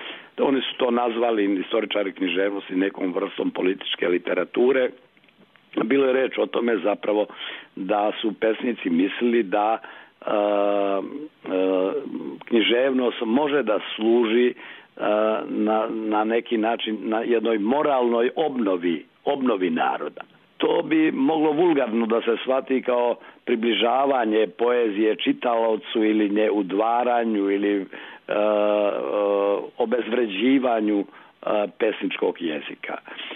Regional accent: Republika Srpska, Bosnia & Herzegovina; bilo ovu SANU, bilo ANURS tamo kod nas u Republici Srpskoj

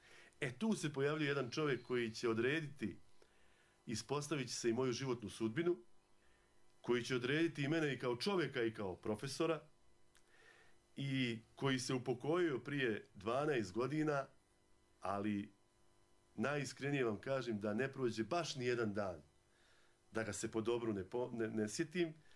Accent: Banja Luka, Republika Srpska, Bosnia & Herzegovina; Ja sam rođen u Banja Luci, u Krupi na Vrbasu. Zapravo sam završio osnovnu i srednju školu.

